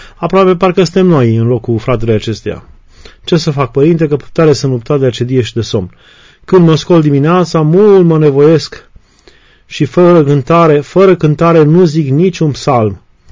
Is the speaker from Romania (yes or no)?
yes; Oltenia, Romania; în satul de unde am copilărit eu, în Oltenia